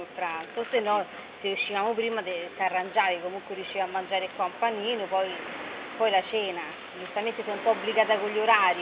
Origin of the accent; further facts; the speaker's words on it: Rome, Lazio, Italy; tra Testaccio e Trastevere. Ho fatto un po' di scuole qua, un po' di scuola a Trastevere. Ho diviso un po' le due zone